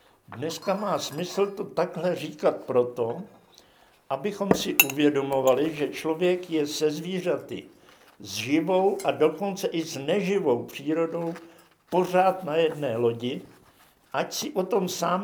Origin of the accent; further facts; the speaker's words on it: Moravia, Czechia; nejen proto, že jsem z Moravy